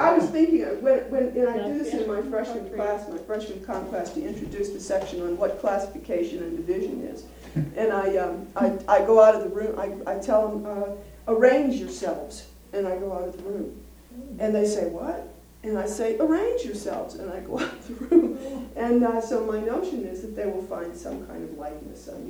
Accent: Louisiana, United States; we come from Louisiana in the South

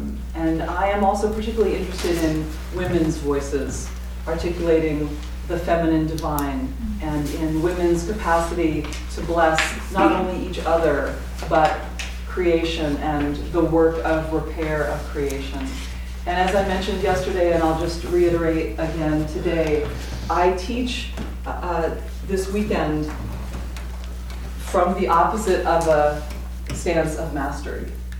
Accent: Seattle, Washington, United States; so I'm from Seattle, and you may or may not know that the Pacific Northwest is the most unchurched part of the United States

